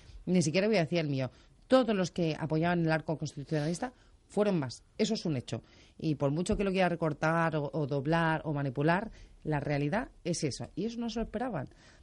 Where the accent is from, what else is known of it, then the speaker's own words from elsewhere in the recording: Madrid, Community of Madrid, Spain; y aquí hablo como madrileña